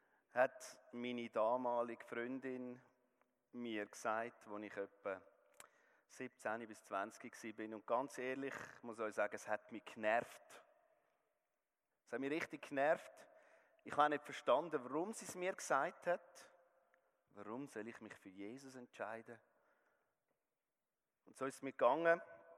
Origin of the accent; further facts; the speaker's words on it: Zurich, Switzerland; ich bin eigentlich in Herr Schmettle aufgewachsen, einfach in Zürich, in einem Haus.